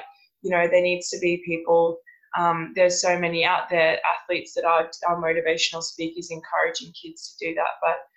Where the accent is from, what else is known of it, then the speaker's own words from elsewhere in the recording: Australia; that we were always going to have good athletes in Australia. You know, we saw so many good swimmers growing up on the Olympics. We're always winning medals.